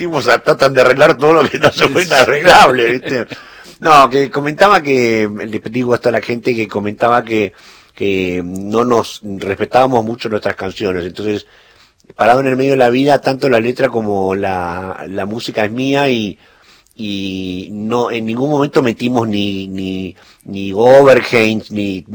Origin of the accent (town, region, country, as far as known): Argentina